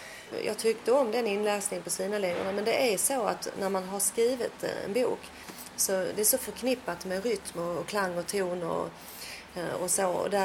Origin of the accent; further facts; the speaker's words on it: Skåne, Sweden; Jag kom till Sverige när jag var i 4-5 års åldern. Och sen bodde jag i Skåne hela min uppväxt. Alltså fram tills 18 års åldern när jag lämnade för storstaden då, som det var.